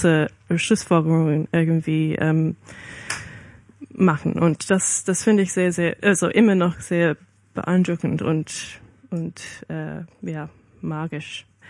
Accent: Brisbane, Queensland, Australia; German is a second language; also born or lived in Melbourne; Dann bin ich in Brisbane zur Schule. Ja, ich bin in Brisbane aufgewachsen. Ich war da in der Schule und dann ich bin nach Melbourne gezogen, um an der Universität Melbourne zu studieren.

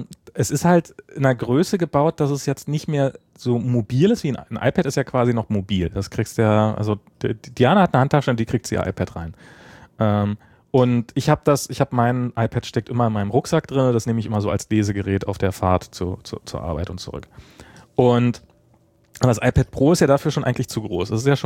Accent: East Germany, Germany; Ja, ich bin halt Ossi, ne?

